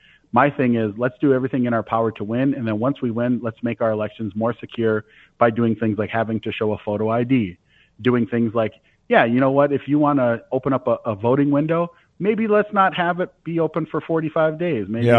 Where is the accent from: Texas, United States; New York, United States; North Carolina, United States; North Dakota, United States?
North Dakota, United States; Devils Lake; So first and foremost, because I grew up in Devil's Lake, I sound like I grew up in Devil's Lake, but I, in fact, am black.